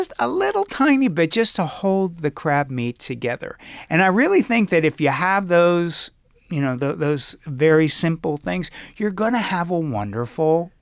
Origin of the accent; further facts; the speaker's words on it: Chesapeake Bay, United States; So obviously, you know, we're from the Chesapeake and we prefer Maryland or Chesapeake crab meat.